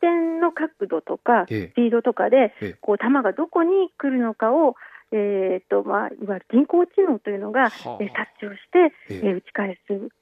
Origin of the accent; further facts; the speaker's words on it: Hokkaido, Japan; 実は私の出身地でもあるんですが、北海道も